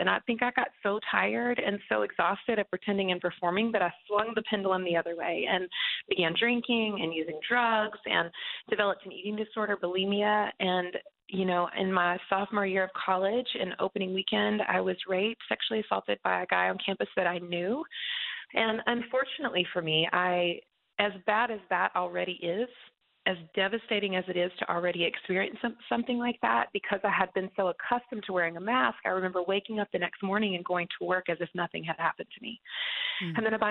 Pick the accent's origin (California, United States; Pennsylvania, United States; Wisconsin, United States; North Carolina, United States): North Carolina, United States; Well, I was raised in the Southeast in North Carolina in a tiny little town, which I loved. I mean, there were 14,000 people in the whole town, so very small.